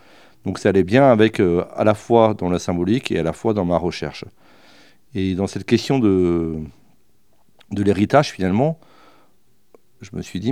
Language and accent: French; Toulouse, Occitanie, France; je suis originaire de Toulouse et je suis photographe